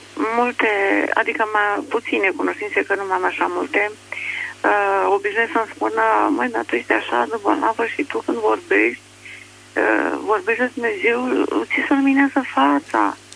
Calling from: Alexandria, Teleorman, Romania; din Alexandria

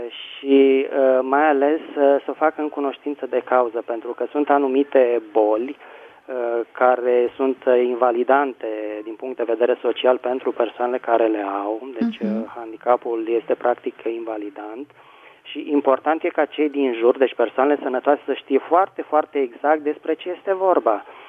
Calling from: Bucharest, Romania; vă sunt din București.

